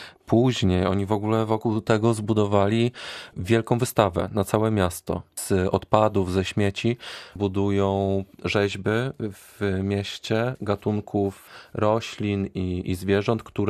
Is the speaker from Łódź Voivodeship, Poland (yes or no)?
yes; Bełchatów, Łódź Voivodeship, Poland; moved away as an adult; now in Goleniów, Poland; I przyjechałem, tak, z Bełchatowa. Przeprowadziłem się do Goleniowa.